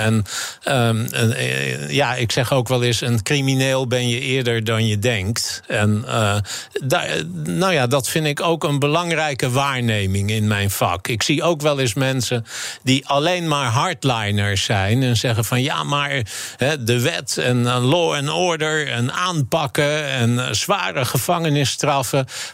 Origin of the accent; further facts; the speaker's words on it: Amstelveen, North Holland, Netherlands; Ik ben opgegroeid in Amstelveen, in een hele beschermde omgeving.